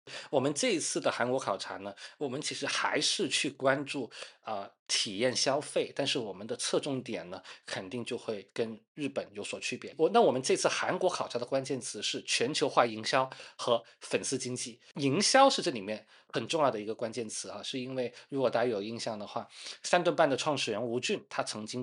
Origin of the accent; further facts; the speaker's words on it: China; 还不仅仅是我们中国人啊，我们中国人还不是主流啊